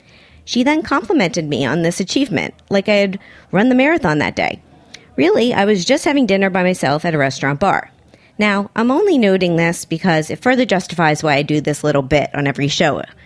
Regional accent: Miami, Florida, United States; I remember Tobacco Road from my days growing up in Miami, and this is Miami's oldest bar

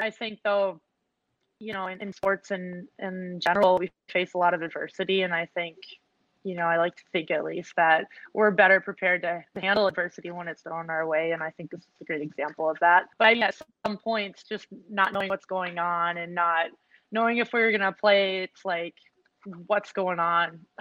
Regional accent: Minnesota, United States; I think I was super fortunate of the fact that I grew up here in Minnesota

